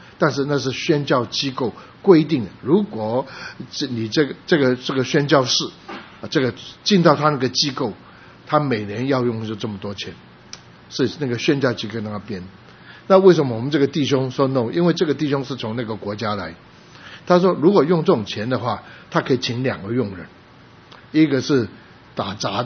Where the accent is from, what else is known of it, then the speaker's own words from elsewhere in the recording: Taiwan; 我小的时候在台湾，我们看到很多宣教士来台湾是进到一个教会。以前我们在木栅的那个教会是一个宣教士夫妇开的